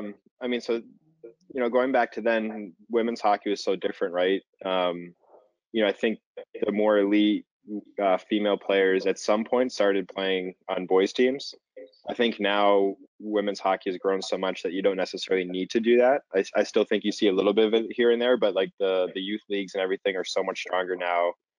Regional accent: Boston, Massachusetts, United States; But so I grew up in the Boston area.

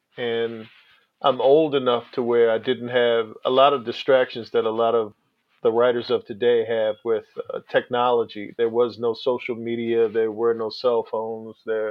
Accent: Annapolis, Maryland, United States; I'm from Annapolis, Maryland.

